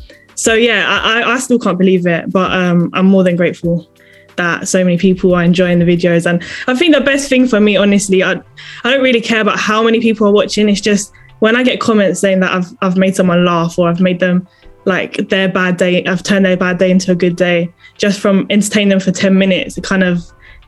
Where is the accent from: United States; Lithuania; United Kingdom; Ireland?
United Kingdom; London; Growing up in London, I feel like, you know, you have so many other people that listen to that, and then it's always sort of been around in London.